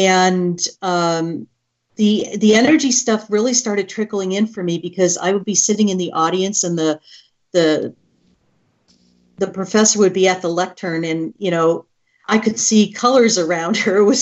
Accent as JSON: {"language": "English", "region": "East Coast", "country": "United States", "tie": "born or raised there", "said": "Growing up on the East Coast, I went to Widener University for my undergraduate nursing degree."}